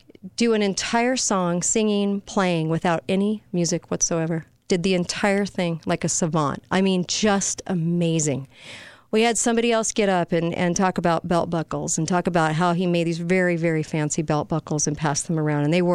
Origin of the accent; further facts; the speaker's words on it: United States; And this is why I'm an American and I live here.